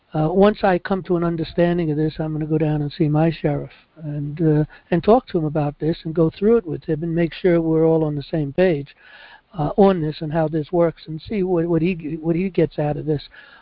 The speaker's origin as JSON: {"language": "English", "town": "New York City", "region": "New York", "country": "United States", "said": "Look, I come from New York City. I know Trump."}